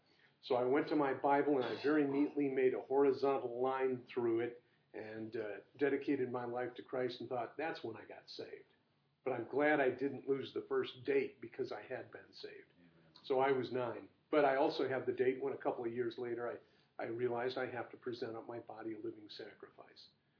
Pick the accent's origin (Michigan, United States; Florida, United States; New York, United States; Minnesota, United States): New York, United States; now in Yuba City, United States; I grew up in New York State, not the city, it's different, and we are upstate hillbillies. They claim we sound like Gomer Pyle to them.